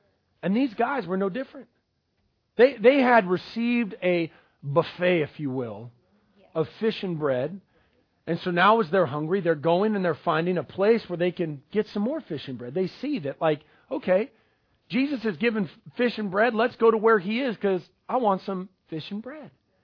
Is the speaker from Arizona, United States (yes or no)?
no; Ballard, Washington, United States; Hey, man, I grew up in Ballard. I'm growing up in Ballard.